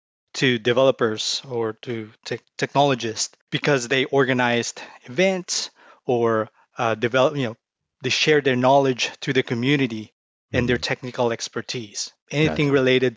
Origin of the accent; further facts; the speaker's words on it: Philippines; started programming in high school in my hometown, 5 hours north of Manila, Philippines.